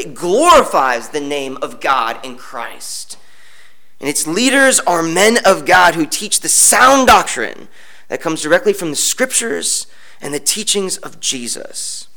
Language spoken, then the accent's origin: English; California, United States; I'm from California. You watch the sunset on the beach.